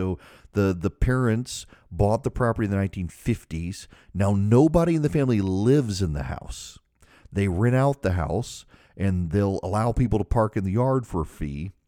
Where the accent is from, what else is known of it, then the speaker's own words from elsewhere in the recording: Louisiana, United States; Even in my home state of Louisiana, I've seen situations like this where people don't want to sell